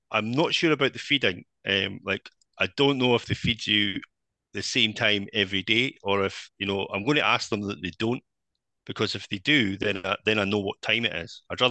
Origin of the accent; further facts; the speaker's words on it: Scotland, United Kingdom; which is just even more remarkable as a Scotsman being in Germany doing that task.